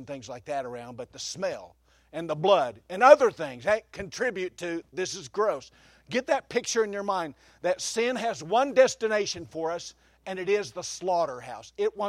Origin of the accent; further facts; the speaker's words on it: Oklahoma, United States; So I got the bright idea. I'm from Oklahoma. Let's raise our own beef.